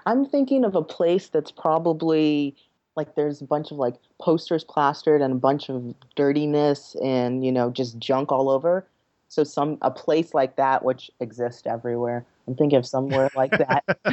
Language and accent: English; Nigeria; born there; I mean, I'm from Nigeria. I was born there.